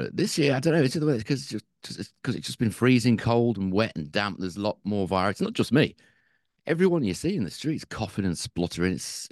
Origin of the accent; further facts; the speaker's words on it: United Kingdom; I know we're British and people, you British moan about the weather.